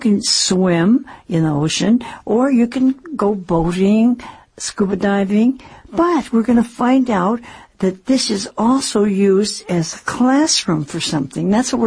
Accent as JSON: {"language": "English", "town": "Seattle", "region": "Washington", "country": "United States", "tie": "born or raised there", "said": "it's my hometown, you know that."}